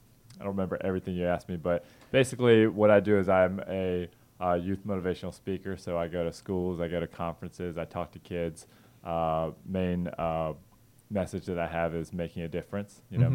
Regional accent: Atlanta, Georgia, United States; also born or lived in Korea; I grew up actually here in Atlanta by way of Korea.

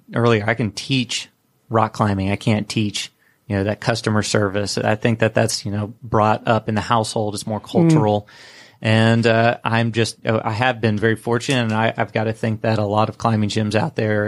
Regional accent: Atlanta, Georgia, United States; We're both born and raised in Atlanta, and so we wanted to kind of bring home, something that could better and strengthen and grow the climbing community

